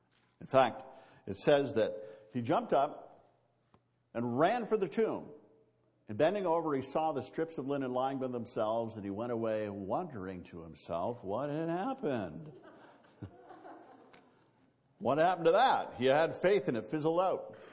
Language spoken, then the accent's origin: English; Missouri, United States; You know, I'm from Missouri. Show me. Prove it to me.